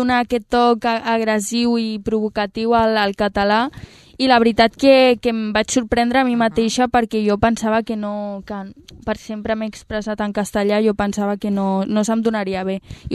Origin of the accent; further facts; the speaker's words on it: Sabadell, Catalonia, Spain; és d'on soc i d'on vinc, no? D'un barri dels Marinals, aquí de Sabadell.